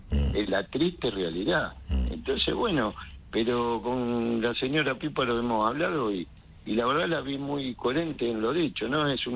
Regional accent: Lanús, Buenos Aires Province, Argentina; Yo vivo en Lanús, nací en Lanús, sigo viviendo en Lanús.

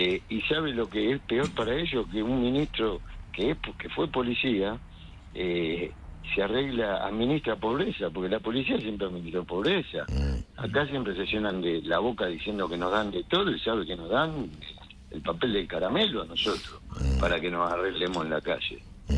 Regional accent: Lanús, Buenos Aires Province, Argentina; Yo vivo en Lanús, nací en Lanús, sigo viviendo en Lanús.

